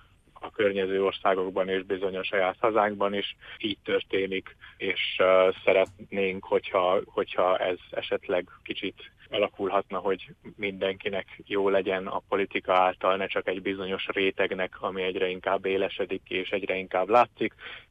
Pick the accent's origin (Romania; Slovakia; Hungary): Romania; Miercurea Ciuc, Harghita; 26 éves, Síkszeredában nőttem fel